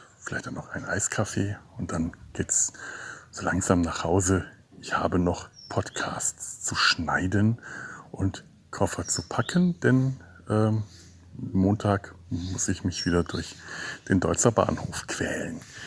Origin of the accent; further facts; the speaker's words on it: Cologne, North Rhine-Westphalia, Germany; Also ich befinde mich hier quasi als Kölner auf mehr oder weniger feindlichem Gebiet schon